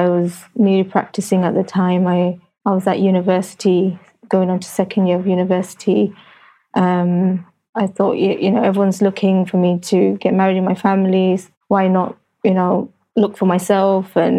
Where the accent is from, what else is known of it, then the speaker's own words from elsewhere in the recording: London, United Kingdom; I'm 30 years old. I'm from London.